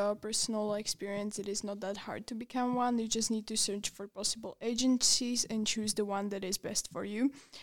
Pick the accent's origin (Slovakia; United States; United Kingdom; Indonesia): Slovakia; now in France; I come from Slovakia, which is a small country in the middle of East Europe.